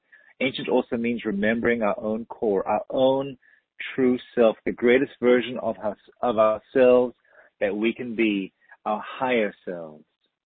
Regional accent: Cape Town, Western Cape, South Africa; I'm from Cape Town

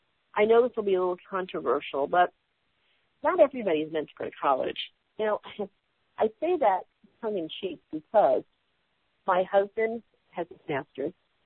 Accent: New York City, New York, United States; I remember growing up in New York City, my dad was in AA and Alcoholics Anonymous.

